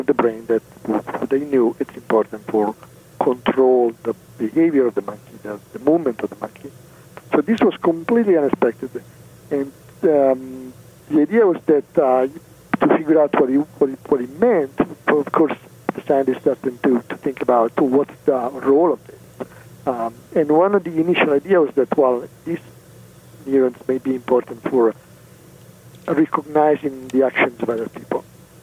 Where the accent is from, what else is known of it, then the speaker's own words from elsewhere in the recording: Italy; English is a second language; moved away as an adult; but at some point when I moved from Italy, you can guess I'm Italian from my accent.